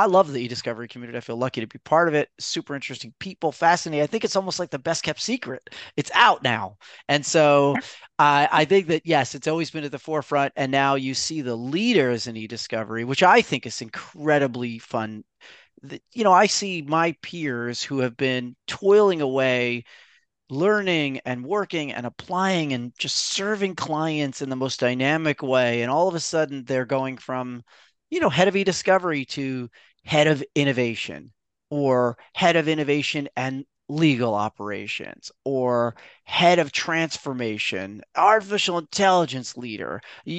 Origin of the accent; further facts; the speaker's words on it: Brooklyn, New York, United States; And I was a Boy Scout growing up in Brooklyn, New York.